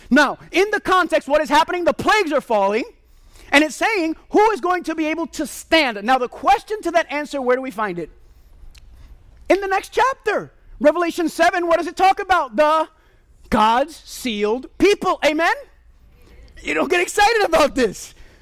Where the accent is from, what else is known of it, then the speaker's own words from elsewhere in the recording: Puerto Rico; Because I'm from Puerto Rico. And Puerto Rico is an island.